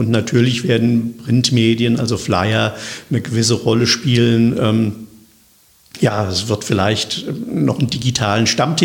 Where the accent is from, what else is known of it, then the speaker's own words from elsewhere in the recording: Wiesbaden, Hesse, Germany; born there; Und ich bin ja nun gebürtiger Wiesbadener.